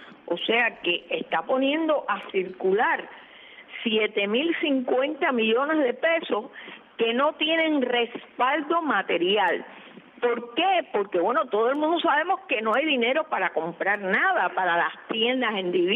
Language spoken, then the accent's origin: Spanish; Cuba